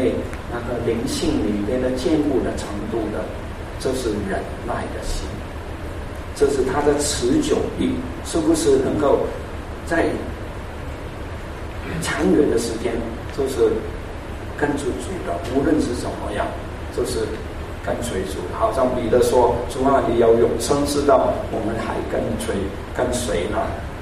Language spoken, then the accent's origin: Chinese; Hong Kong; 我从香港来的